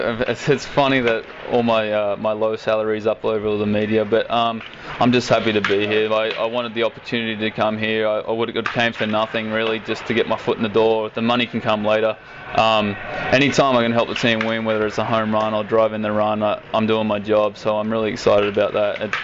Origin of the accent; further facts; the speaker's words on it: Sydney, New South Wales, Australia; He's another Sydney guy that outfielder, left-hand bat that I kind of looked up to growing up